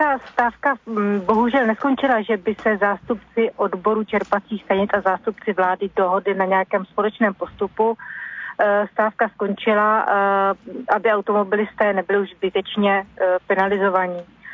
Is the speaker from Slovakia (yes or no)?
no; Milan, Lombardy, Italy; Ano, já jsem z Milána